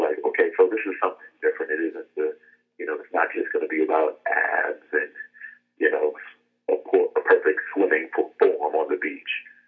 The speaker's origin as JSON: {"language": "English", "region": "New York", "country": "United States", "said": "I'm all from New York, so I used to go to Toronto."}